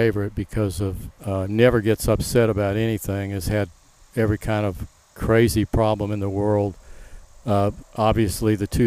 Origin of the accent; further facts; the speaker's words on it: Oklahoma City, Oklahoma, United States; he was pretty close to where I grew up over in Oklahoma City.